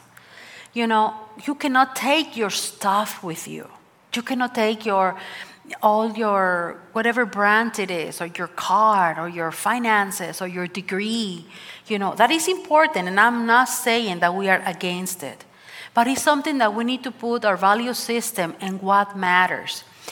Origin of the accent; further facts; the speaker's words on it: Texas, United States; I come from Taco Land, Texas, right?